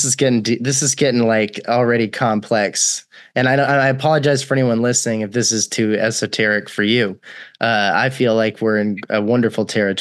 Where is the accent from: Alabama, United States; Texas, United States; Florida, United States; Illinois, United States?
Texas, United States; Austin; also born or lived in Dallas; I was born in Dallas and I grew up in Austin, sort of like half and half.